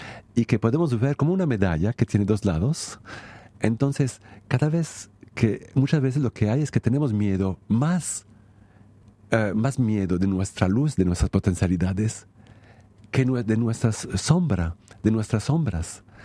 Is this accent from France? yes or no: yes; France; vengo de Francia